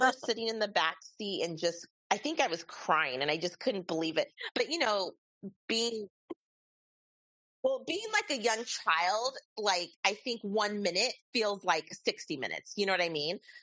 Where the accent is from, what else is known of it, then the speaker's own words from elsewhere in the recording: Fort Hood, Texas, United States; born there; also born or lived in Japan / Germany; Well, I was born in Fort Hood, just like Lisa. Our family then moved to Japan, where I attended Sagamihara Elementary School.